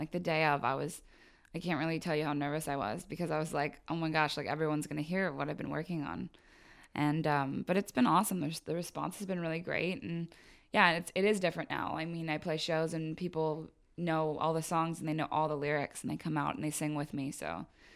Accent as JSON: {"language": "English", "region": "Oregon", "country": "United States", "lives_now": "Los Angeles, United States", "said": "I moved to Los Angeles from Oregon"}